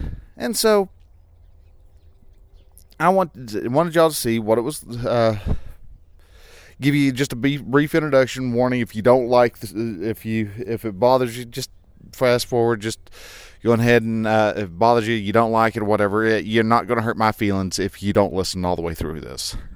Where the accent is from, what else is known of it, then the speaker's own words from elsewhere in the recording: Sunray, Texas, United States; I am actually in my hometown right now of Sunray, Texas. Yep, you've heard me talk down about this town, and I've come back after not being here for 3 years.